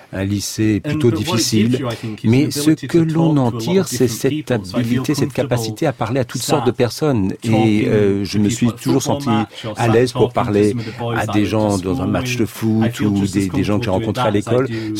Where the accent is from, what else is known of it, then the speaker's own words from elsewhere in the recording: Barnsley, Yorkshire and the Humber, United Kingdom; French is a second language; si Howell se trouvait dans le contexte Barnsley, ma ville natale